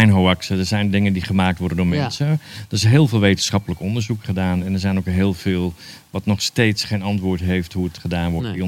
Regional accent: Drenthe, Netherlands; Ik kom van oorsprong uit Drenthe.

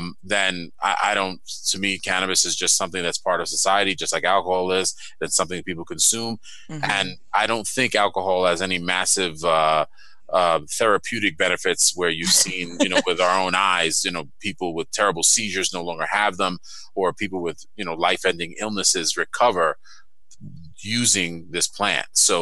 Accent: New York City, New York, United States; I'm from Brooklyn and Queens in New York City, so that's ground zero for every kind of bad drug event you can have.

